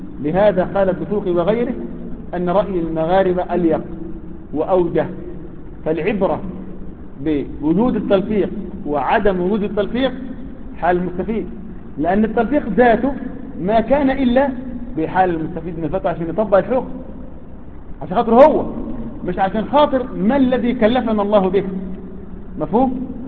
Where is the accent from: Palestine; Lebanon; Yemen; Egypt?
Egypt; رغم ان احنا مصريين يعني